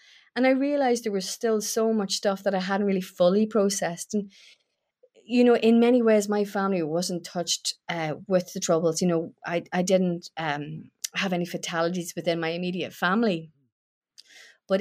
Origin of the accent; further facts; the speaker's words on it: Newry, Northern Ireland, United Kingdom; I grew up in Newry. So I would have experienced, you know, because I went to a Catholic school